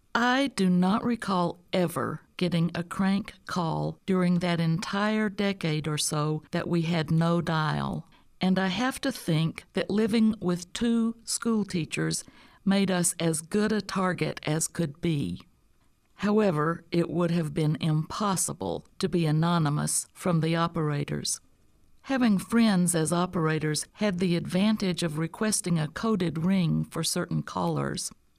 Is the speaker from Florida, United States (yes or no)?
no; Alabama, United States; My hometown had the distinction of being the last area in the state of Alabama to go dial.